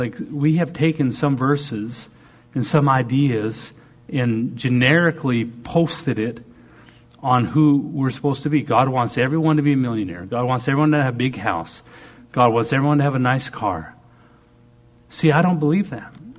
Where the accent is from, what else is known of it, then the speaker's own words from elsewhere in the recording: Canada; now in United States; And I'm proud Canadian. I'm proud to live in America.